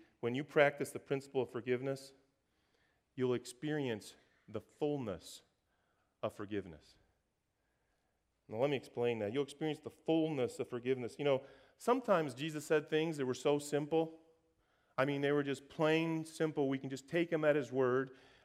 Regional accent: Brazil; moved away; I was raised in Brazil as a missionary kid.

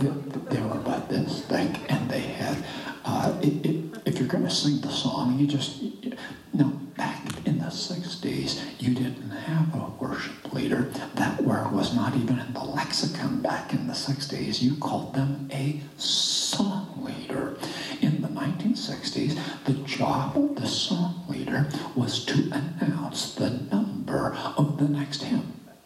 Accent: British Columbia, Canada; Pentecostal Assemblies of Canada, actually, Tom, West Coast, British Columbia. I was born in Canada. And so if you want to talk about, you know, uptight, I was not only Canadian, I'm German. You know, stock.

